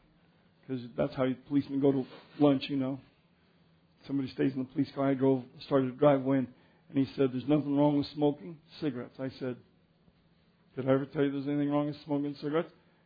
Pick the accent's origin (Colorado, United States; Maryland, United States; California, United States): Colorado, United States; Commerce City; I grew up in Commerce City.